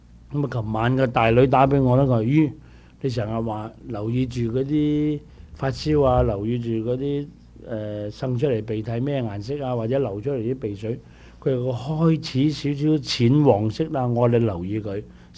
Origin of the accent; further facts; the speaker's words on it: Guangdong, China; 第四咧，我哋廣東人特別多啦。